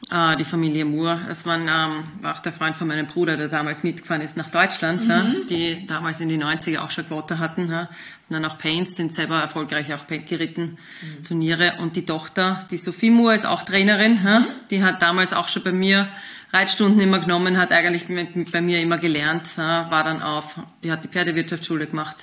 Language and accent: German; Austria; Also bei uns in Österreich war ja das damals auch nicht so groß, ja.